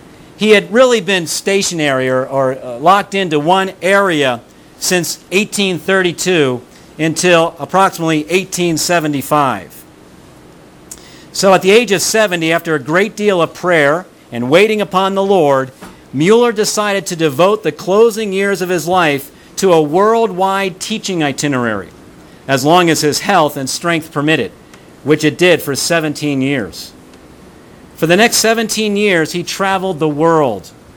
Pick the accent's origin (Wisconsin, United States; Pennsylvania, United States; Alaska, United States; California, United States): Pennsylvania, United States; Philadelphia; Since I'm from Philadelphia, I'll read about Philadelphia.